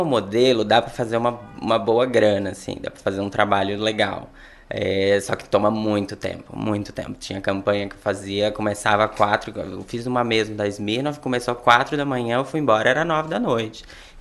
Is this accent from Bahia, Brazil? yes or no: yes; Teixeira de Freitas, Bahia, Brazil; now in São Paulo, Brazil; Eu sou natural de Teixeira de Freitas, no sul, extremo sul da Bahia.